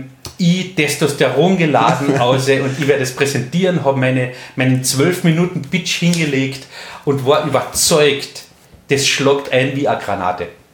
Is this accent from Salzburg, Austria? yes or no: no; Köstenberg, Carinthia, Austria; Ich bin 39 Jahre alt, gebürtiger Kärntner, komme aus Köstenberg, wenn das wer kennt, wunderschöne Gegend in Kärnten.